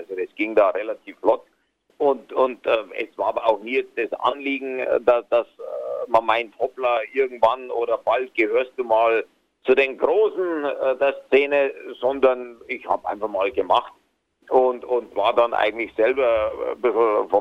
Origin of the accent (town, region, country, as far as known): Bavaria, Germany